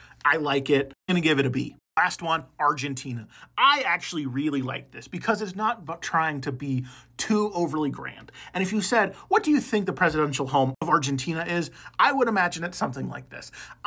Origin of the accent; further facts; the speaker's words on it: United States; I'm not a big fan of super grand buildings for presidents because I'm an American.